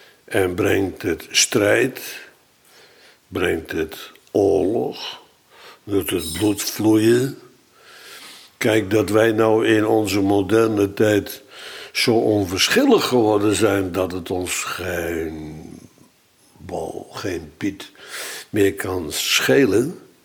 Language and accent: Dutch; Bodegraven, South Holland, Netherlands; in mijn jeugd Bodegraven, waar ik vandaan kom, uitdrukkelijk verdeeld was in twee categorieën. Je had misschien drie, maar eigenlijk maar twee, protestanten en Rooms-Katholieken.